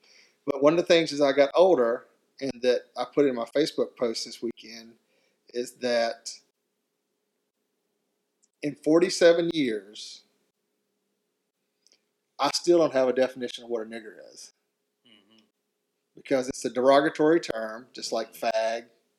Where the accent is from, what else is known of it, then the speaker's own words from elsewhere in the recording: South Carolina, United States; I'm from South Carolina. I grew up in the state where the Confederate flag flew above the state capitol.